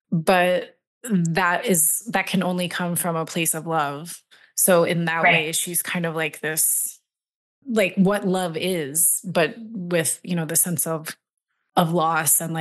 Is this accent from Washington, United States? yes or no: no; Texas, United States; Like that La Llorona was not, you know, part of my culture as a white kid, but growing up in Texas, like there's lots of proximity.